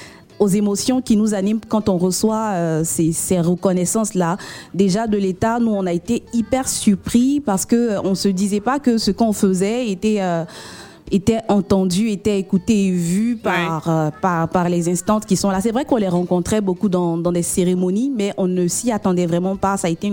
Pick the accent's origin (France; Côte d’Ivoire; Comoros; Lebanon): Côte d’Ivoire